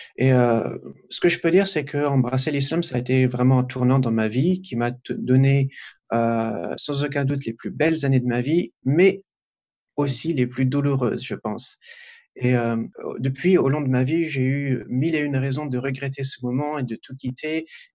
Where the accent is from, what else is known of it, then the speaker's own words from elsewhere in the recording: Île-de-France, France; je suis né, j'ai grandi en France, en région parisienne. Je suis né de parents polonais qui ont fui le communisme dans les années 80 et ils se sont d'ailleurs rencontrés en France.